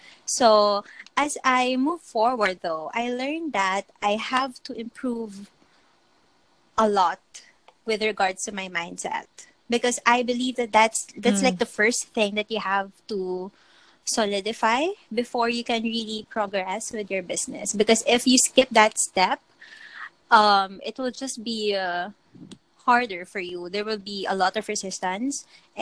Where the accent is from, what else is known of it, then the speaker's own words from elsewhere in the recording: Philippines; she told me to not say where I came from, that I came from the Philippines, because she says that it's bad for business.